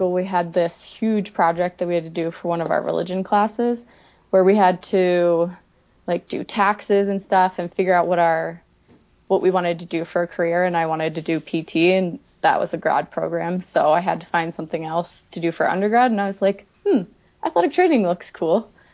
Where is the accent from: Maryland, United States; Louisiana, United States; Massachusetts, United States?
Maryland, United States; Rockville; Yeah, so I'm from Rockville, Maryland, and I went to high school at the Academy of the Holy Cross, which is an all-girls school, probably about 10 minutes from where I grew up.